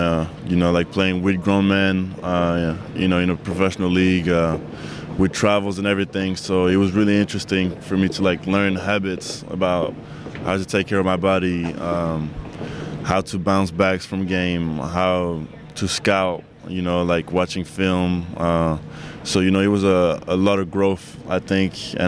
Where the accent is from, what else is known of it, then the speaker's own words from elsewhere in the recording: France; I like different type of stuff that you know, maybe if I didn't grow up in France, I wouldn't like.